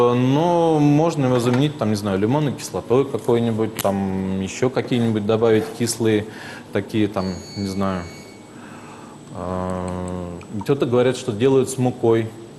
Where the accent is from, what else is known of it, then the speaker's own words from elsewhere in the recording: Moscow, Russia; Живу здесь недалеко, я родился и вырос на Перервинской земле, можно сказать. Здесь вот буквально недалеко от монастыря